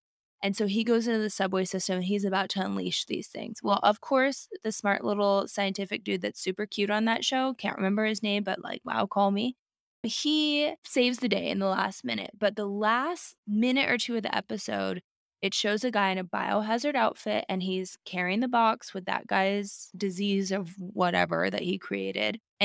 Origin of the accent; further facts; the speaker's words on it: Alaska, United States; Oh, that's gold. I know that, growing up in Alaska.